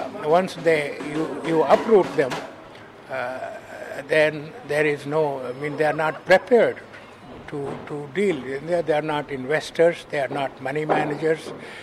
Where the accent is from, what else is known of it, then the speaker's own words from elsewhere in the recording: Uttar Pradesh, India; now in Montreal, Canada; I am from Montreal. Actually, originally, I'm really from UP, which is close to Bihar